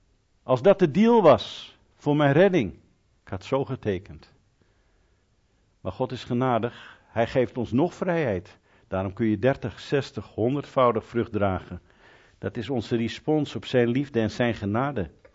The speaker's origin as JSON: {"language": "Dutch", "country": "Netherlands", "said": "Ik ben een Nederlander."}